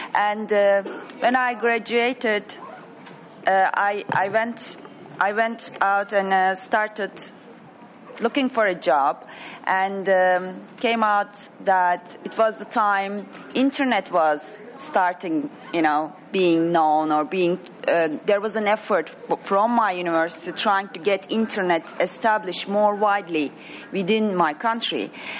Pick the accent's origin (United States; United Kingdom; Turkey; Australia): Turkey; I'm originally from Turkey.